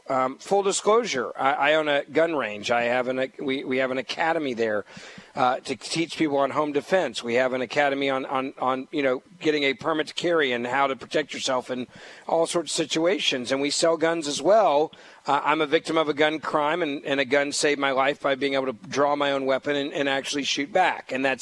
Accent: Memphis, Tennessee, United States; the county commission I was mentioning in my hometown of Memphis.

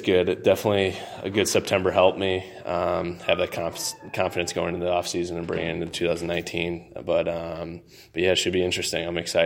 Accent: Chicago, Illinois, United States; Where I come from Chicago, so the town is definitely divided, the city is divided.

